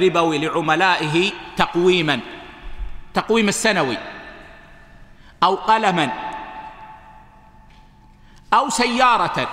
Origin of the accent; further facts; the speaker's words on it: Saudi Arabia; هذه صارت عندنا في السعودية ولا أدري حصلت عندكم